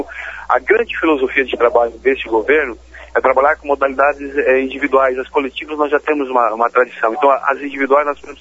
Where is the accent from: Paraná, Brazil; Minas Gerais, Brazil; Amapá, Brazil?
Paraná, Brazil; Cascavel; sou do interior, sou da área, né, do interior do estado, sou da região de Cascavel